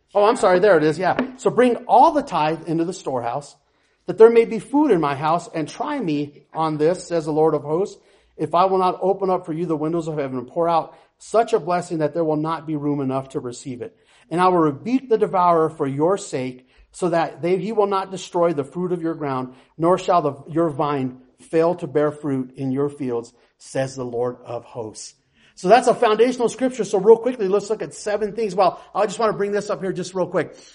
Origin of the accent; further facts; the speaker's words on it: Cheyenne, Wyoming, United States; Anybody here, we're from Cheyenne and my sister's here, my brother-in-law as well.